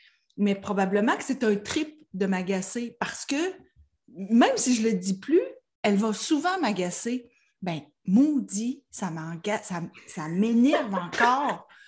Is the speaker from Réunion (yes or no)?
no; Quebec, Canada; accent: Gaspésie; Moi, je suis originaire de la Gaspésie. Puis en Gaspésie, on a un gros accent pour les gens qui sont originaires de Montréal. Puis même pour les gens qui habitent Québec.